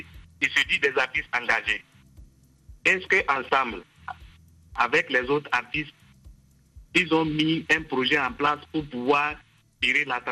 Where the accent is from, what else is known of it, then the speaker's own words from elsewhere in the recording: Togo; now in Mali; puisque moi je suis un Togolais.